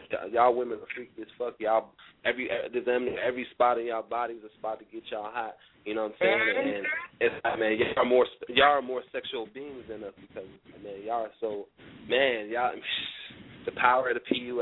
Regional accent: Pittsburgh, Pennsylvania, United States; Because I'm from Pittsburgh, so I'm from up north. I'm an up north boy, so it was something new for me

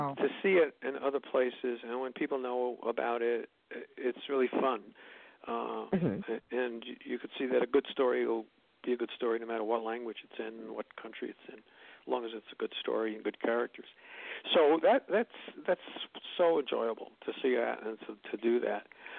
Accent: New York, United States; My family comes from Philadelphia, where they call it …, but where I grew up in New York, we're known as ….

